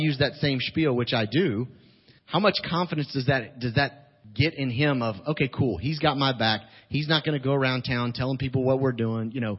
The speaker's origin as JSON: {"language": "English", "town": "Nashville", "region": "Tennessee", "country": "United States", "tie": "born or raised there", "said": "most of you guys who know me know I'm born and raised in Nashville. I have a ton of family and a ton of friends."}